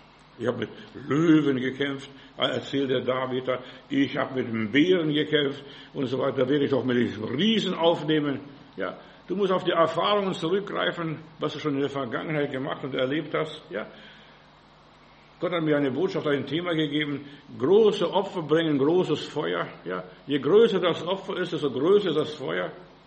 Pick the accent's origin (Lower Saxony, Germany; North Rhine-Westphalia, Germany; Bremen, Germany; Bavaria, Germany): Bavaria, Germany; Ich bin bei uns im Bayerischen Wald.